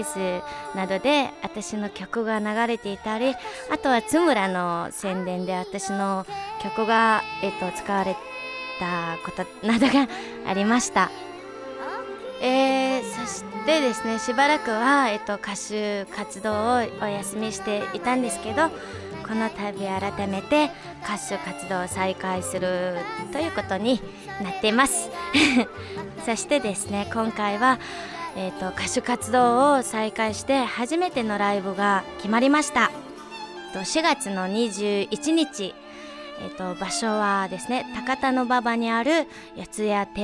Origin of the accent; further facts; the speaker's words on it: Mongolia; Japanese is a second language; 私はモンゴルから来たシンガーソングライターです。